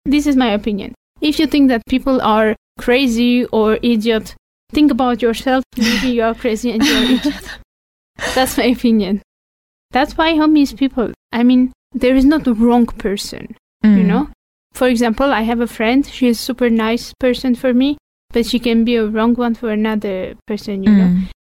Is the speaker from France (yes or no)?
yes; France; English is a second language; also born or lived in Armenia; I'm 22. I came from France. I was born in Armenia, but I left Armenia.